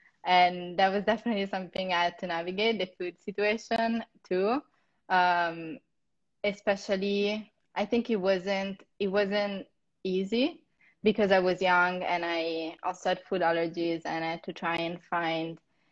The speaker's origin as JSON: {"language": "English", "town": "Milan", "region": "Lombardy", "country": "Italy", "lives_now": "United States", "said": "I'm a dancer with American Ballet Theatre. I'm originally from Milan, Italy, and I've started dancing when I was about 3 years old."}